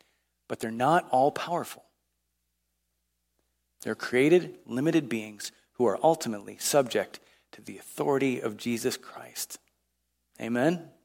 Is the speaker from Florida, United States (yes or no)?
no; Chicago, Illinois, United States; I grew up in Chicago. Most of you know this.